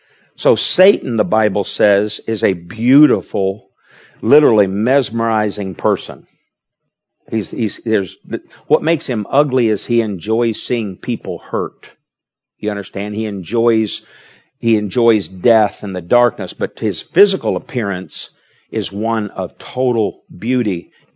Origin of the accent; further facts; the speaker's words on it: Lansing, Michigan, United States; When I was raised in Michigan, our church in Michigan and Lansing had there's the big Wurlitzer organs.